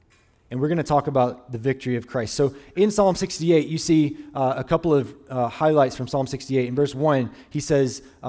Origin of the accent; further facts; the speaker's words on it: Deep South, United States; I'm born and raised in the Deep South